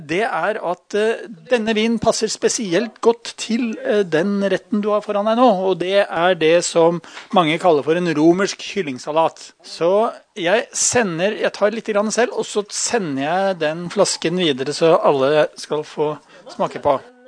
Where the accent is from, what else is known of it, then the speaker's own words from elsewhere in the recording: Horten, Vestfold, Norway; min barndomskamerat Oddvar Ruud. Vi vokste opp sammen i Horten.